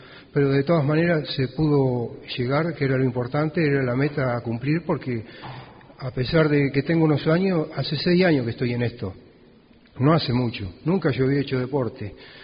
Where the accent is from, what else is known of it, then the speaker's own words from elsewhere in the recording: María Ignacia, Buenos Aires Province, Argentina; also born or lived in Tandil; representando tanto a Tandil como a mi pueblo natal, María Ignacia